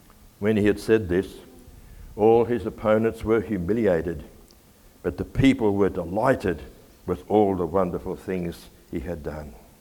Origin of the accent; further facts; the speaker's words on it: Gympie, Queensland, Australia; I was born and raised in Gympie. I went to church there as a kid. I was confirmed there. I learned to play the pipe organ there, and we retired there.